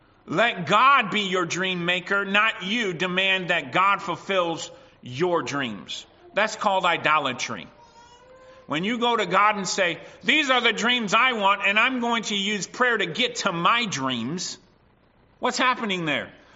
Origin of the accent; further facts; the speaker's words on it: United States; Now, I grew up in America, so some days I would have a root beer float for breakfast, all right?